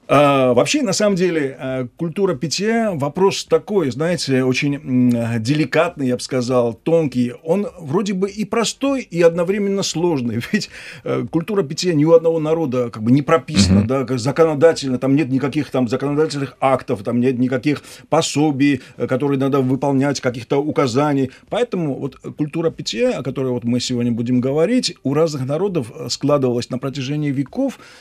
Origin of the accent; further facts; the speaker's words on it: Georgia; я просто был приглашен как человек, который родился и вырос на Кавказе, в частности, в Грузии.